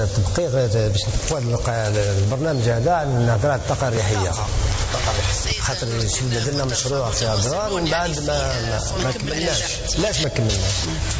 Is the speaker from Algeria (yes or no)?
yes; Algeria; أننا كي نشوف كل واش عندنا في الجزائر نقول ما يكفي